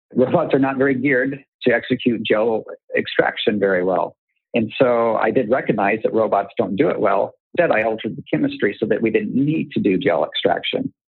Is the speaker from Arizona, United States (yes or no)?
no; Kansas, United States; I grew up in Kansas. I got a whole lot of The Wizard of Oz when I was there.